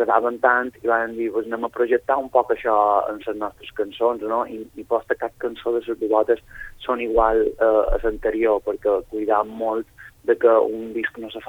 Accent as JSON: {"language": "Catalan", "town": "Sant Jordi", "region": "Balearic Islands", "country": "Spain", "said": "i jo, que soc de Sant Jordi, que no sé molt bé què faig allà"}